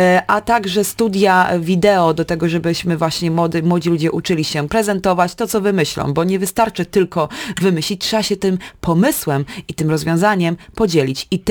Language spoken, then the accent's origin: Polish; Suwałki, Podlaskie Voivodeship, Poland; Ja z kolei pochodzę z drugiego końca Polski, pochodzę z Suwałk